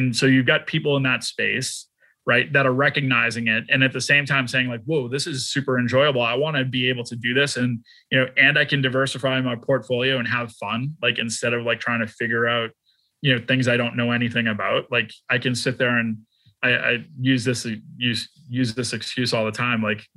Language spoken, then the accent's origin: English; Boston, Massachusetts, United States; now in Dallas, United States; I'm from Boston, I live in Dallas